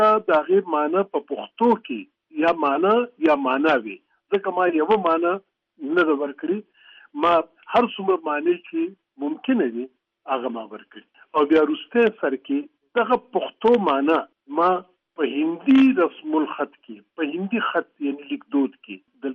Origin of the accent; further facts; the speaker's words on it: Barikot, Khyber Pakhtunkhwa, Pakistan; also born or lived in Chamblai / Mingora; زه در اصل د پښتونخوا د سوات د سیمې د چمبلي د علاقې سره تعلق لرم زه د چمبلي په جنگي نومې کلي کې زیږیدلی یم او څو وخت چې د 15 میاشتو وم نو د سوات منګوري ته زمون کډه رااله